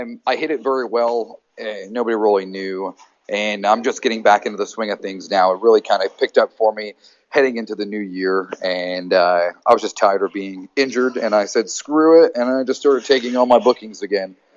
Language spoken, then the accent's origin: English; Providence, Rhode Island, United States; also born or lived in Boston; A few years back, I moved back to Rhode Island from Boston, and I decided to open a school in Providence, Rhode Island, my hometown.